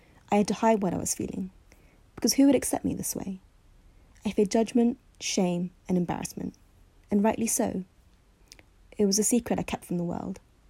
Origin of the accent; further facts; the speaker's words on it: London, United Kingdom; I'm 28 years old and I'm from London.